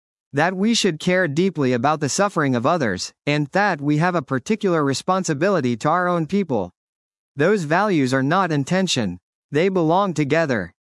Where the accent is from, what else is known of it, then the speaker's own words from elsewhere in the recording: Omaha, Nebraska, United States; so many of us who grew up in the Midwest. He was from St. Louis. I was from Omaha, graduated our high schools the same year.